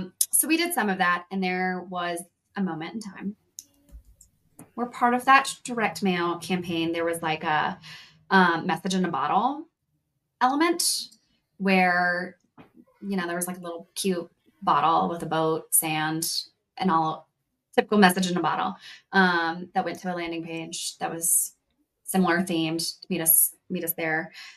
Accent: Tennessee, United States; I'm from Tennessee.

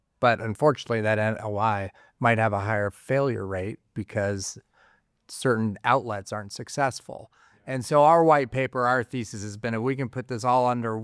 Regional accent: Phoenix, Arizona, United States; also born or lived in Tucson; Yeah, I was born in Tucson and moved to Phoenix when I was little. I've been here basically my entire life.

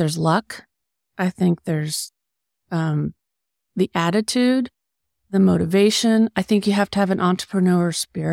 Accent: Crawfordsville, Indiana, United States; now in Peru, United States; I grew up in Crawfordsville.

